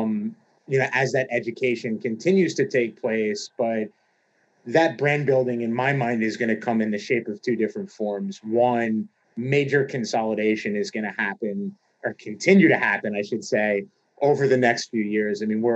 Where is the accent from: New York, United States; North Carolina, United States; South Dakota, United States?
New York, United States; New York City; My hometown, New York, is one of them.